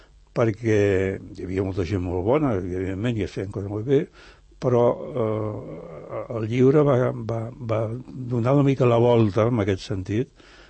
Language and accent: Catalan; Barcelona, Catalonia, Spain; Jo soc de Gràcia.